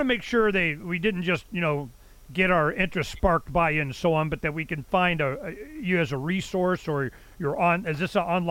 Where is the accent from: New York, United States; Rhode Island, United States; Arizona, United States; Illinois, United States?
Arizona, United States; So like in Arizona, we're from Arizona